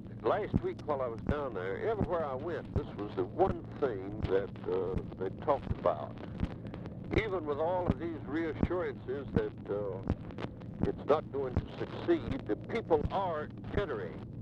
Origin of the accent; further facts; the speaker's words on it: Alabama, United States; asked to announce the first four anti-poverty projects in Alabama. One of which, by the way, is in my hometown.